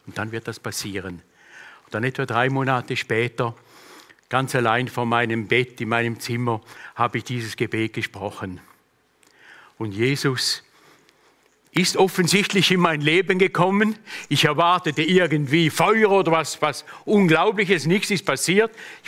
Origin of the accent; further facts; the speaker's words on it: Eastern Switzerland, Switzerland; born there; Ich wurde in der Ostschweiz, in der Schweiz geboren, auf einem Bauernhof, hatte noch 4 Geschwister.